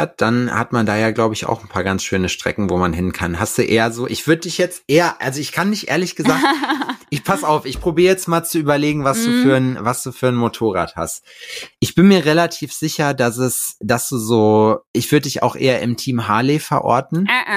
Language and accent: German; North Rhine-Westphalia, Germany; now in Jena, Germany; Nee, ich bin kein Pottler, ich bin Sauerländer, aber hinten direkt an der Grenze.